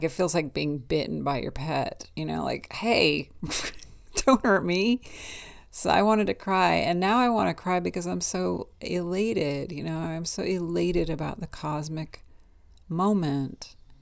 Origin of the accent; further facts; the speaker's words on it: California, United States; I'm from California. I'm from countercultural California. And I believe in that dialect.